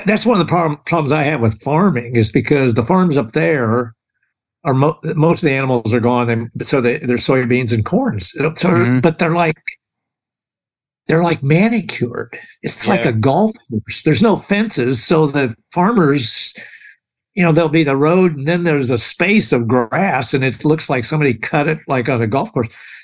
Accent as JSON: {"language": "English", "town": "Quincy", "region": "Illinois", "country": "United States", "said": "Yeah, I'm from Illinois. I'm from Western Illinois. I'm from a town called Quincy"}